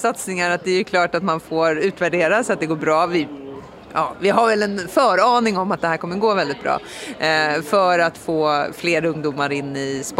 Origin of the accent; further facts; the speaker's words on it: Stockholm, Stockholm County, Sweden; Vi är ju många stockholmare och många vill utöva sporter